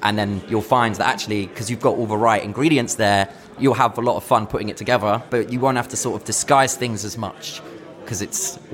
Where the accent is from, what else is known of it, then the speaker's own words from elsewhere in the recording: London, United Kingdom; I'm from London anyway, or like near London, and I moved up to Birmingham for the job to chase that opportunity. I then came back down, then went up to Manchester to chase that.